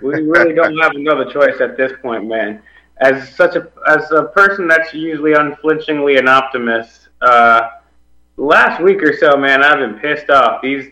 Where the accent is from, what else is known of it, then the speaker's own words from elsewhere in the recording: United States; I'm a voluntarist, so I hate when I say I'm an American, but for the people that live in this area over here